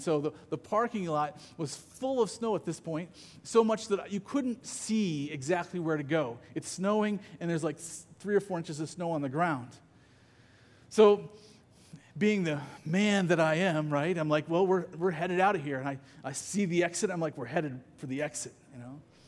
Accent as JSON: {"language": "English", "region": "Iowa", "country": "United States", "said": "And the reason is because I'm from Iowa, and I cultivate patience by complaining about the weather, right?"}